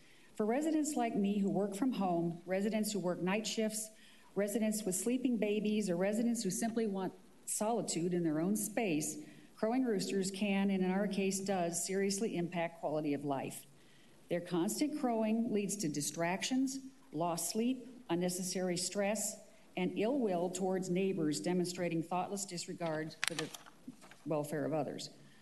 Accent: California, United States; Growing up in Los Angeles County, I kept hens as a hobby and found doing so fun and rewarding.

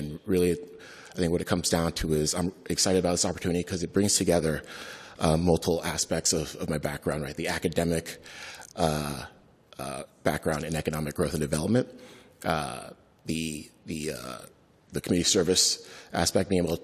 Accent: Eugene, Oregon, United States; I grew up in Eugene, Oregon, actually. My parents are both from Ghana

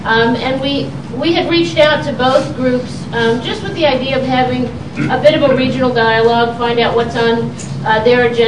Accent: Jerusalem, Jerusalem District, Israel; And I think some of you may know I was actually born and raised in Jerusalem.

